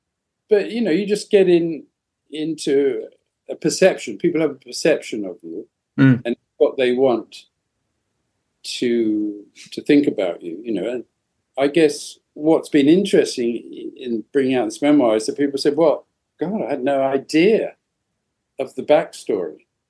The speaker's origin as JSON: {"language": "English", "country": "United Kingdom", "said": "my mother's Colombian, I'm British. I'm sort of mixed race."}